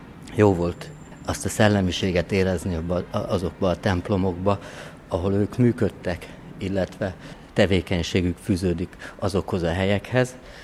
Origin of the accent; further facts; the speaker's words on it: Hungary; Megmondom őszintén, én igaz magyar embernek érzem magam, bár azt a jó Isten tudja, hogy én milyen magyar ember vagyok